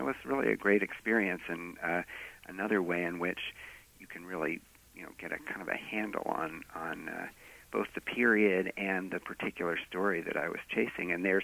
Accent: Boston, Massachusetts, United States; I knew exactly where it was because I grew up in Boston

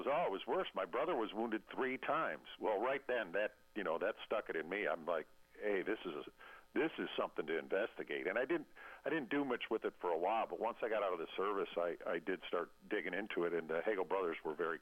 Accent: Illinois, United States; I grew up in Illinois, northern Illinois, near Chicago

